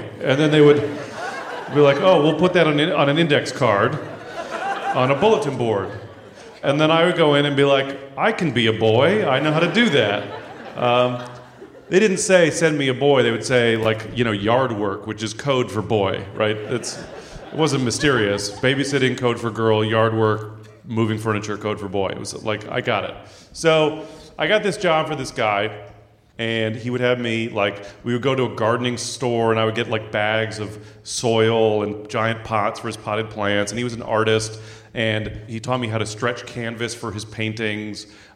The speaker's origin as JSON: {"language": "English", "town": "San Francisco", "region": "California", "country": "United States", "tie": "born or raised there", "said": "So, I grew up in San Francisco. I was born in 1975, which means that I was a child in the thick of the gay rights movement."}